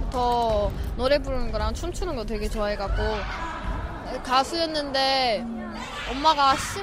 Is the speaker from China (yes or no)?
yes; China; born there; 중국에서 태어났어요. 엄마가 북한.